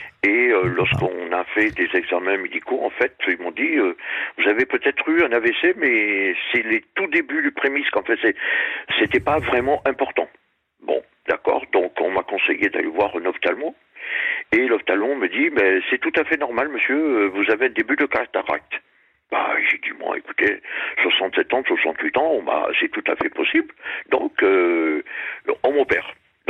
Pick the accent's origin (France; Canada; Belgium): France; also born or lived in La Réunion; moi, je suis français, mais j'ai vécu à La Réunion.